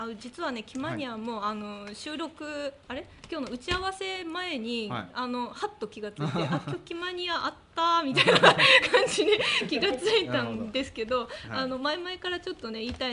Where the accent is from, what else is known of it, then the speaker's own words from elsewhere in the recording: Tochigi, Japan; 私は栃木です。